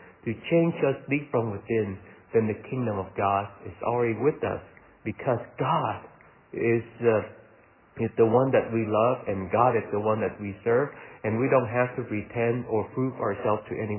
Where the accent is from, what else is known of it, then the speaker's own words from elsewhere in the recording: Vietnam; When I was growing up in Vietnam